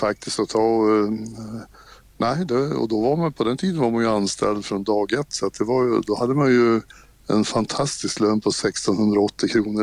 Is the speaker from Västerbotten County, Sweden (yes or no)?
yes; Lycksele, Västerbotten County, Sweden; Jag är från Lycksele egentligen då.